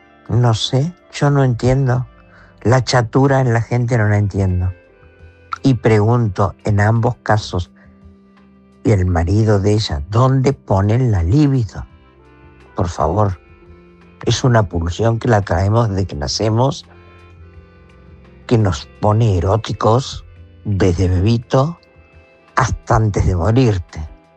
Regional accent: Argentina; yo les hablo, soy argentina, soy profesional

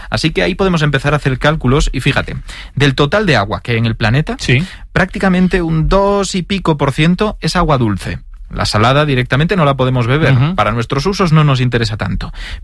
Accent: Galicia, Spain; Soy gallego, te voy a decir, depende.

